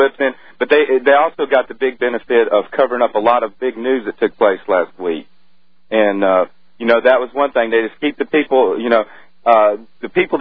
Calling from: Tennessee, United States; I'm calling from Tennessee, Alex.

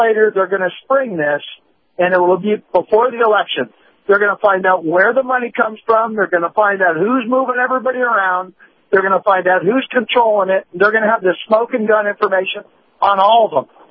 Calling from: Tampa, Florida, United States; from Tampa.

